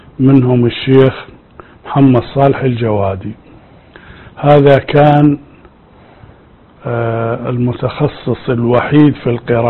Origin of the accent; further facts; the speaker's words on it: Mosul, Nineveh, Iraq; أنا نشأت في العراق في مدينة الموصل، ودرست الابتدائية في قرية اسمها قرية السلامية، ثم ذهبت إلى المدينة إلى الموصل ودرست المتوسطة.